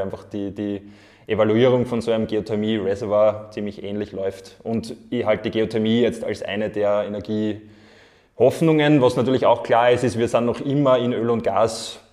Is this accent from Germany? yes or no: no; Vienna, Austria; now in Leoben, Austria; mittlerweile wahrscheinlich schon fast ein bisschen ein Leobner Urgestein, weil ich schon seit 20 Jahren da bin, bin aber gebürtiger Wiener. Bin in Wien in die HTL gegangen für Kunststofftechnik am TGM im 20. Bezirk, dort maturiert